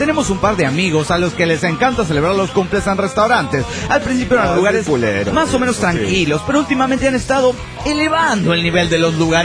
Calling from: New York, United States; de New York, Estados Unidos

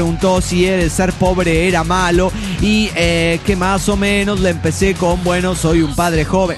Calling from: Puebla, Mexico; de Puebla, México.

